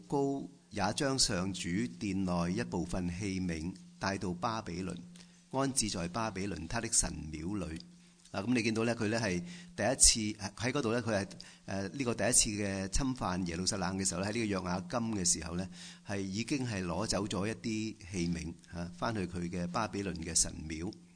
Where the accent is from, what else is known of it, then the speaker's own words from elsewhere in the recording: China; 我諗我哋中國人咧都唔會話唔熟悉嚇